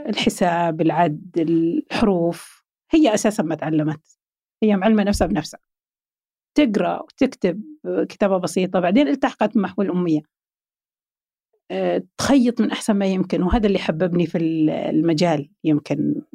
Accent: Taif, Makkah Province, Saudi Arabia; now in Riyadh, Saudi Arabia; أنا عاد ماني من مواليد الرياض ولا أعرف الرياض من زمان، أنا طايف لأن وزارة الدفاع كانت في الطائف، وأبوي كان في الطائف، وأمي كانت في الطائف، وإحنا أساساً أمي وأبوي كلهم من عنيزة، من القصيم. بس أهلهم كانوا مستقرين في الحجاز

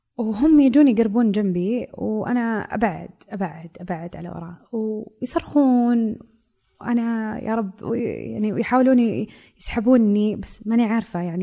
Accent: Saudi Arabia; في كثير أشياء موضة عندنا بالسعودية

